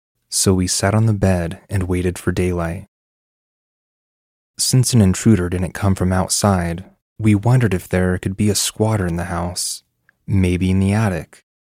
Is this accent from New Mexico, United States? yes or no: no; North Carolina, United States; We are from North Carolina, so we wouldn't have to risk not being able to return home, and we love to hike in the mountains.